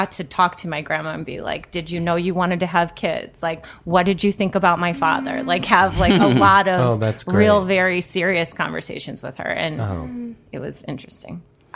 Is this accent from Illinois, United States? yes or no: yes; Illinois, United States; I'm from the Chicago suburbs.